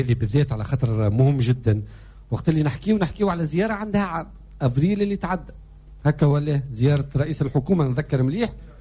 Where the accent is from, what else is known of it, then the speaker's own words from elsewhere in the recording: Sfax, Sfax Governorate, Tunisia; بالنسبة لي أنا كمواطن كمستمع كصفاقسي